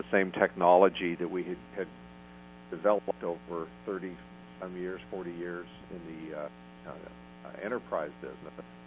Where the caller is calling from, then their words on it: Germantown, Maryland, United States; We are based in Germantown, Maryland, which is suburban Washington, D.C., about 30 miles north of Washington, D.C.